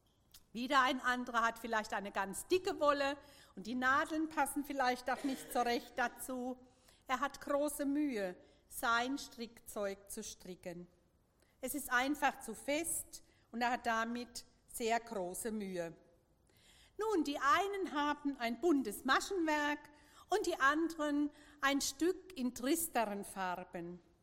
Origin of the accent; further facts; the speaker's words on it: Meckenheim, Rhineland-Palatinate, Germany; Ich komme aus Meckenheim-Pfalz. Es ist bei Neustadt an der Weinstraße.